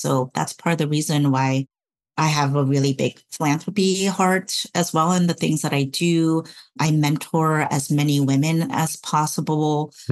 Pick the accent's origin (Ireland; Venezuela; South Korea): South Korea; now in United States; even though I am an American citizen now. And I did happen to come from South Korea